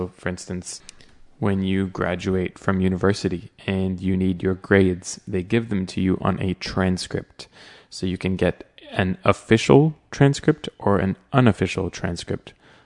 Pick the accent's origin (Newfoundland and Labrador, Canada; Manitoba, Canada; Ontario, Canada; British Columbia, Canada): Ontario, Canada; Toronto; As you may know, I'm from Canada, I'm from Toronto